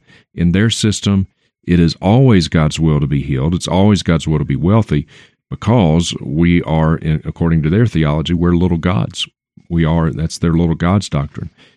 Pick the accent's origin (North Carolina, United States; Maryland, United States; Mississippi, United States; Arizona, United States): Mississippi, United States; Vicksburg; accent: Southern; come to my hometown at the time, Vicksburg, Mississippi. So, Southern accent, that's where I'm from.